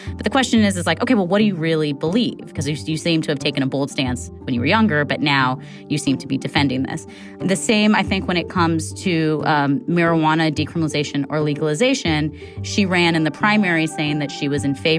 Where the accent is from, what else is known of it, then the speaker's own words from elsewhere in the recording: California, United States; I have to say, as a Californian, when I was listening to the attacks on the campaign trail